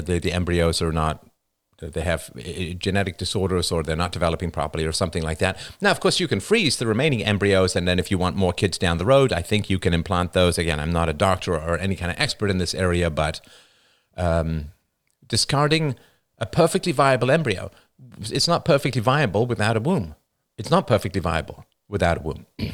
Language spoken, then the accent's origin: English; Ireland; born there; I was born in Ireland, of course.